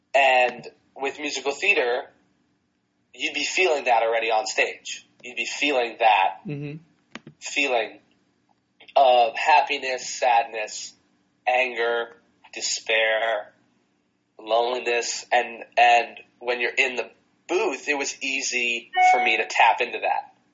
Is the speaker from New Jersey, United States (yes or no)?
yes; New Jersey, United States; Because I'm from New Jersey, and I did the whole theater.